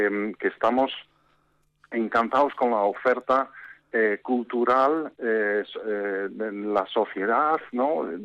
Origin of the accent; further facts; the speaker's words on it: Netherlands; Spanish is a second language; now in Vitoria, Spain; Yo vengo de Países Bajos, Holanda, vamos. Uh-huh. Y nada, pues llegué a, primero a Santander por amor, ¿no? Y después ya me llevaron a Vitoria